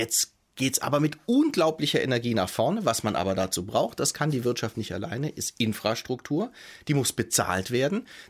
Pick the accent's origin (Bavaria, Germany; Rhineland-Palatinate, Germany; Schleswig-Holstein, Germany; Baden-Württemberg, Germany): Baden-Württemberg, Germany; Stuttgart; born there; Aber man muss sagen, ich komme aus Stuttgart gebürtig.